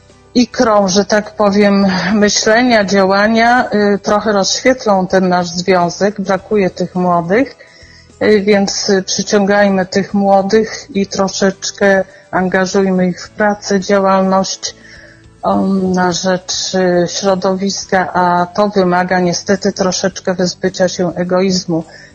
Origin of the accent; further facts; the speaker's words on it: Rzeszów, Subcarpathian Voivodeship, Poland; Urodziłam się w Rzeszowie, mieszkam w Rzeszowie. Jedyny przełom było 3 lata pracy nad morzem.